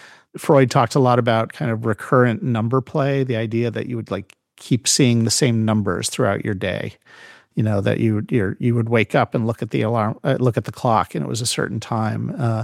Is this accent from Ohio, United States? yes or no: yes; Cleveland, Ohio, United States; I mean, I grew up in Cleveland, as I mentioned, in the suburbs.